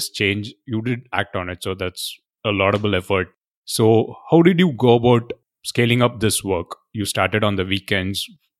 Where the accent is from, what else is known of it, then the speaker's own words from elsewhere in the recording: Bangalore, Karnataka, India; I'm growing up in Bangalore in the 90s and early 2000s